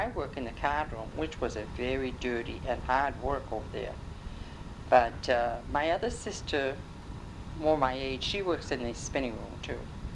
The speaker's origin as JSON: {"language": "English", "town": "Lewiston", "region": "Maine", "country": "United States", "tie": "born or raised there", "said": "I was born in Lewiston, and my date is I was born August 4th, 1934."}